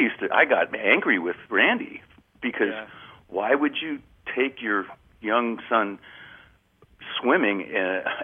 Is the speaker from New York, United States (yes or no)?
no; California, United States; I grew up in California and surfed and body surfed my whole life